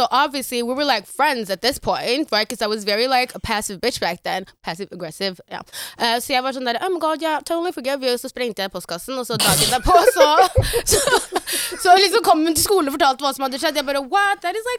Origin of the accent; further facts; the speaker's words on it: Karlstad, Värmland, Sweden; Norwegian is a second language; Ja, jeg er fra Årgjeng, jeg er fra Karlstad, jeg er fra Värmland.